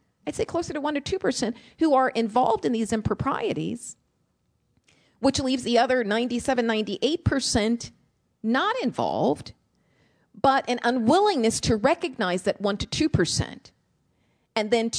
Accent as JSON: {"language": "English", "town": "Chicago", "region": "Illinois", "country": "United States", "tie": "born or raised there", "said": "I grew up in the Robert Taylor Homes of Chicago, the projects, what Reagan referred to as the concrete jungle."}